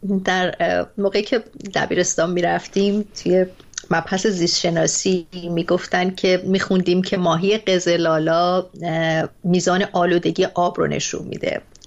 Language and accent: Persian; Iran; moved away as an adult; دو سال بعدش هم از ایران آمدم.